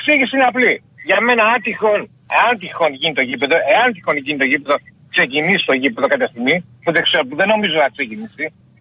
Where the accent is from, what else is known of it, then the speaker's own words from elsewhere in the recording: Aigaleo, Attica, Greece; είμαι από το Εγάλεο